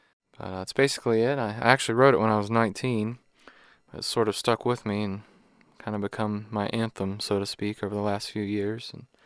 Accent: St. Augustine, Florida, United States; from St. Augustine, Florida.

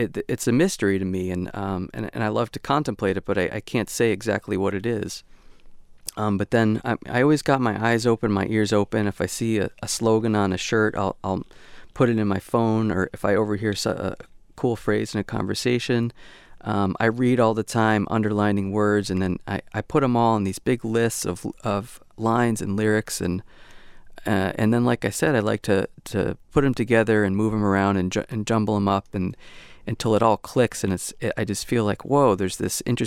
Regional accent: Connecticut, United States; now in Santa Barbara, United States; and I come from Connecticut, East Coast, and there was always such a difference in my mind between East Coast people and West Coast people

